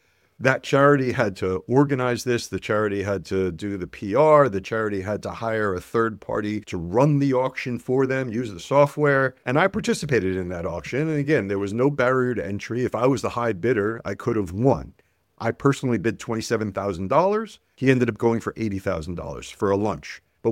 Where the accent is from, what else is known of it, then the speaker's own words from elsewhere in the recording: United States; now in United Kingdom; Number one, because I'm here in the UK. I've been here for 15 years, as you could tell by my subtle accent. I'm from the States.